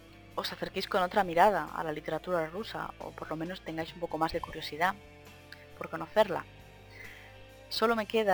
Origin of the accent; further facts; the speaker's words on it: Spain; Ya hispanska, yo soy española